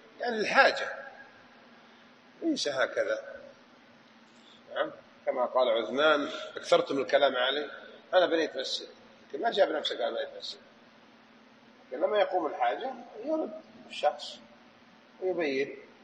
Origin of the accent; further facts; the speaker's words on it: Hijaz, Saudi Arabia; أنا حجازي الوحيد فيكم من الآن. إحنا نقول بجدة هنا مو كذا من الباب للطاقة.